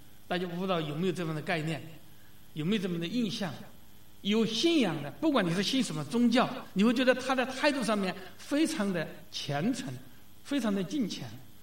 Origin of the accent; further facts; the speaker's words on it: China; 那个时候我们从中国来一看